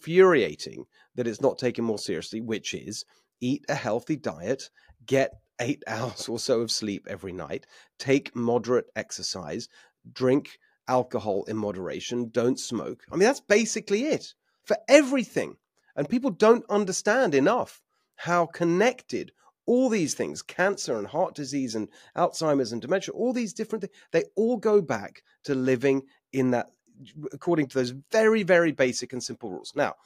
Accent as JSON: {"language": "English", "region": "South East England", "country": "United Kingdom", "said": "from Sussex. You're not the Duchess of me."}